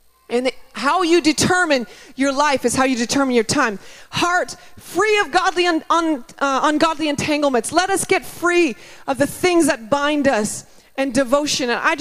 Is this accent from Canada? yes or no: yes; Canada; I'm just being too Canadian.